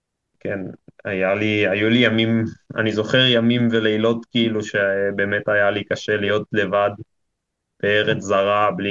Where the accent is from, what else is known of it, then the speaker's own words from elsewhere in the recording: Modiin, Central District, Israel; הייתי בטניס, בחוג טניס במודיעין, גדלתי במודיעין.